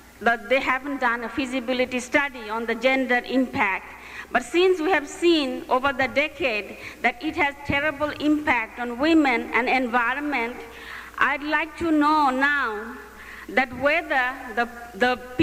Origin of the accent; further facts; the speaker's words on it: Bangladesh; from Bangladesh.